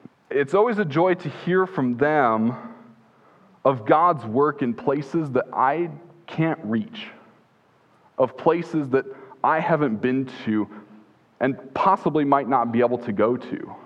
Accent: Iowa, United States; One of the largest churches in the area I grew up in Iowa

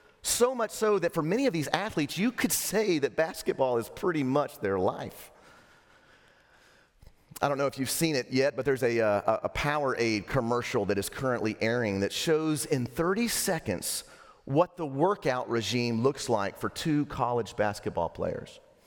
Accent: Lubbock, Texas, United States; my hometown of Lubbock, Texas

